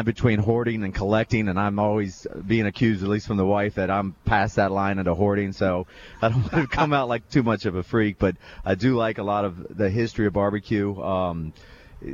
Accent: Atlanta, Georgia, United States; We're from Atlanta, and I kind of like a more Carolina type of style of barbecue.

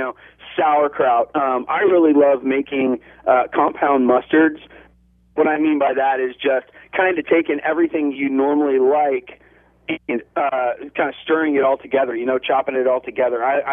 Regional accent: Texas, United States; also born or lived in California; now in Oregon, United States; I grew up in South Texas, a part of the Texas Joppy offshoot, and have made my way through California over the years up to Oregon here.

